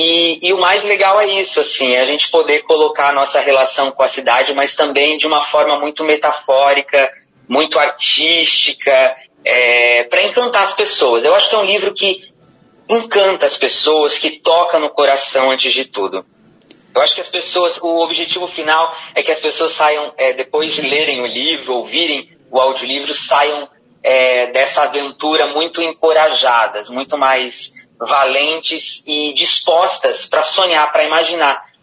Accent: Maringá, Paraná, Brazil; eu nasci em Maringá, minha vida toda aqui, passei por Maringá, né? A minha formação é como ator, eu trabalho muito também fora de Maringá, em São Paulo, Curitiba, mas eu sempre, enfim, tenho residência aqui na cidade, moro

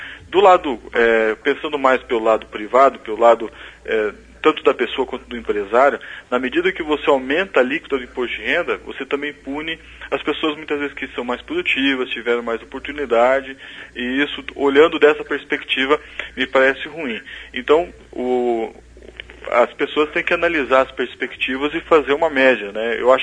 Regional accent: Brazil; quem sofre isso somos nós, brasileiros.

